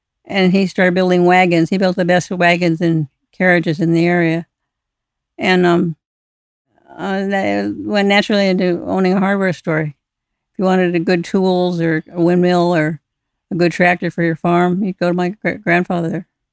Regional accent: Tucson, Arizona, United States; Well, we didn't have a television. It felt like its own world when I got to school

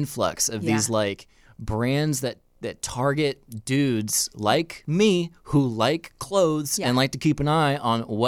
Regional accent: Florida, United States; I'm from Central Florida. I grew up religious. I grew up as what's called a Pentecostal Christian. And I grew up as a very conservative, outspoken Republican, and then started acting around the age of like 7

